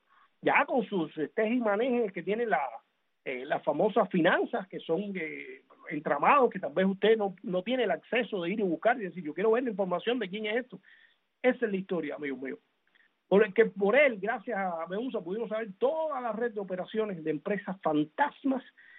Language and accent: Spanish; Cuba; muy lamentable también el de todos nosotros como cubanos.